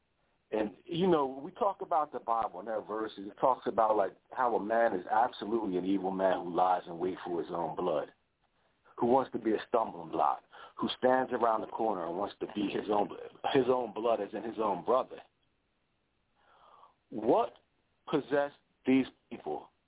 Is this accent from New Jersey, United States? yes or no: yes; New Jersey, United States; I'm basically from New Jersey.